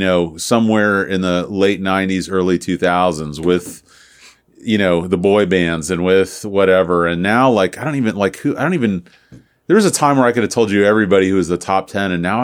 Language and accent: English; Tampa, Florida, United States; I mean, I grew up in Tampa in fucking Morrisound.